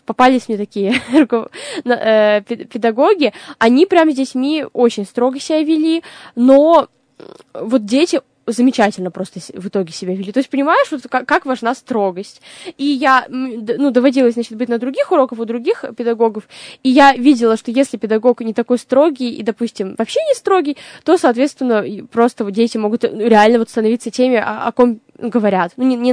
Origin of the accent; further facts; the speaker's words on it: Yekaterinburg, Sverdlovsk Oblast, Russia; born there; Я очень рада, что я родилась в Екатеринбурге и, получается, в Москве жила в общежитии